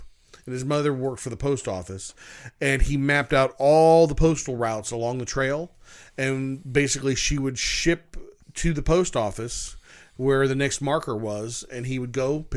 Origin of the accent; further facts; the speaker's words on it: Coventry Township, United States; I grew up over in Coventry Township.